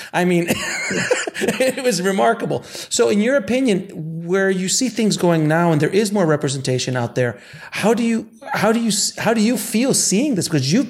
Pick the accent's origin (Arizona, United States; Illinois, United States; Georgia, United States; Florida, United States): Florida, United States; Miami; You know, I'm a Latino filmmaker. I'm Cuban boy from Miami.